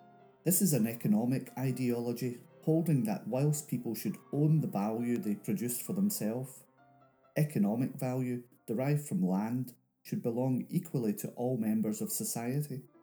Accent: Glasgow, Scotland, United Kingdom; When I was growing up in Glasgow in the late 70s and the early 80s

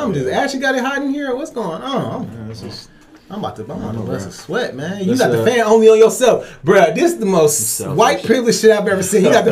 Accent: Superior, United States; No, I grew up in Superior, so I had to use a bus to. I had to sneak to go to the Heights.

